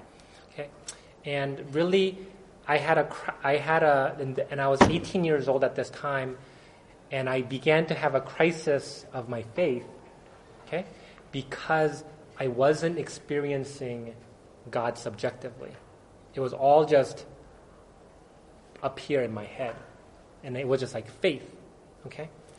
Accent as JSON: {"language": "English", "country": "South Korea", "first_language": "Korean", "second_language": "English", "moved": "yes", "lives_now": "United States", "said": "I was a Korean. I am a United States citizen now, okay? But I'm from Korea, and in Korea, we talk Korean"}